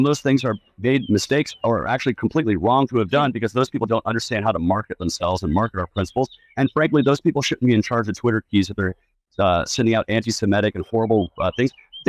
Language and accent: English; Georgia, United States; Georgia. We need to have a presidential candidate to get over a certain amount, or we lose that in my home state.